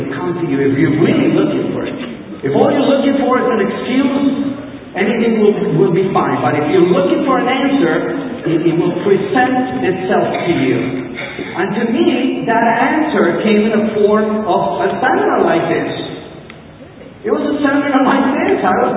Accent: Colombia; moved away as an adult; I'm originally from Colombia, and I arrived here about 35 years ago.

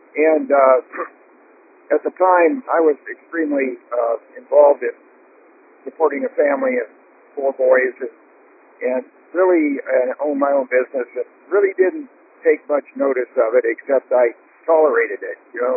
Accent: Midwest, United States; I grew up in the Midwest where the water was really nasty

